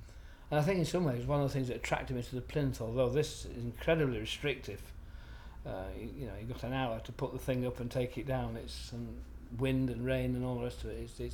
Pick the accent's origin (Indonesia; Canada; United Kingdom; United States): United Kingdom; Stockport, North West England; I'm 71 and from Stockport.